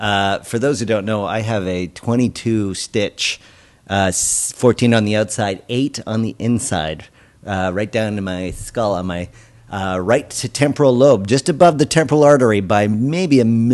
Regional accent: Canada; accent: Canadian; My Canadian accent says mirror.

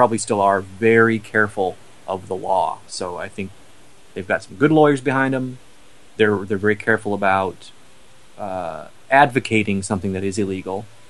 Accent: Nebraska, United States; now in New York, United States; Well, I wasn't in Nebraska when Psychotronic came out. I was already here.

